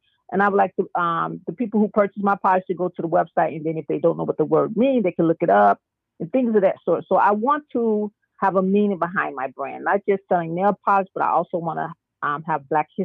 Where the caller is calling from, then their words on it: Chicago, Illinois, United States; I'm calling from Chicago.